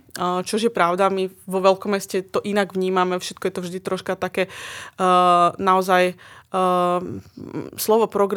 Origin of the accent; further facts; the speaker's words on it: central Slovakia, Slovakia; ja, ktorá som tuto zo stredného Slovenska, študovala som jazyky, tlmočníctvo